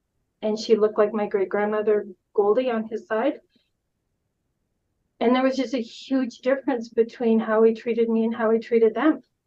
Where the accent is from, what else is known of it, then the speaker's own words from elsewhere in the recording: Colorado, United States; I am the oldest of four girls. I grew up in Northern Colorado on a farm.